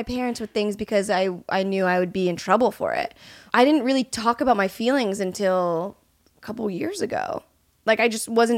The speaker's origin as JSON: {"language": "English", "region": "Florida", "country": "United States", "said": "Because like when I tell people I'm from Florida, pre-COVID, I like shake their hand. I'm like, I'm from Florida."}